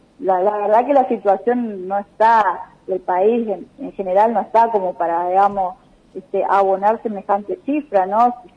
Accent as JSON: {"language": "Spanish", "region": "Corrientes", "country": "Argentina", "said": "soy correntina y siempre me llegan imágenes de los carnavales de Corrientes, por mis amistades"}